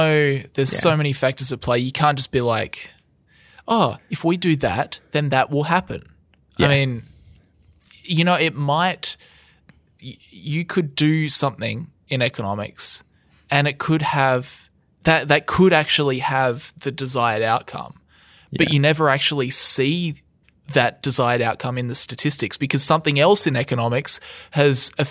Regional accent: Australia; I am an Australian and I live in Australia

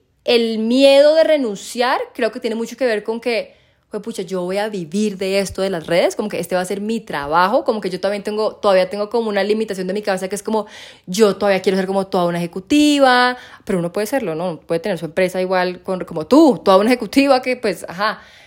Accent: Costa Rica; moved away as an adult; also born or lived in Ecuador; now in Colombia; nací en Ecuador, viví en Costa Rica 18 años y me vine a Colombia a los 19 o 20.

